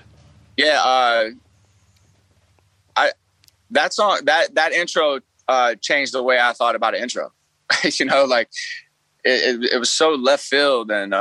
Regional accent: Alabama, United States; You know, I'm from Alabama, the heart of it, you know.

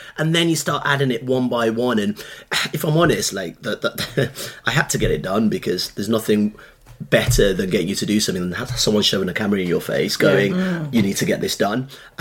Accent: Nigeria; now in Birmingham, United Kingdom; I grew up in Nigeria, and, you know, as a immigrant family come to Birmingham in 1990

